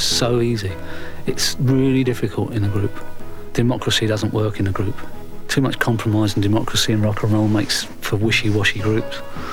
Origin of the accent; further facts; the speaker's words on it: Shepherd's Bush, London, United Kingdom; I came from Shepherd's Bush, working class background, slung out of school at 15, straight out to work in a factory.